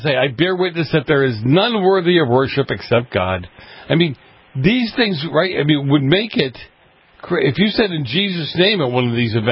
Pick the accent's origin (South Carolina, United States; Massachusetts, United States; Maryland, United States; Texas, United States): Massachusetts, United States; Boston; the only time I remember religious stuff happening is when I grew up in Boston and the church bells went off every Sunday morning when Mass was starting.